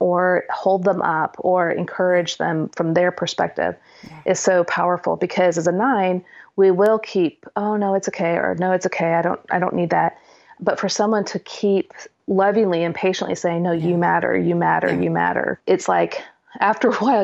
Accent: Midwest, United States; Yeah, I come from the Midwest, and we need huge, massive snowplows.

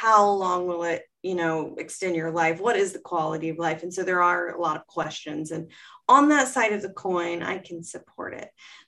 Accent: Ohio, United States; I'm from Southern Ohio, where Ohio, Kentucky, and West Virginia come together.

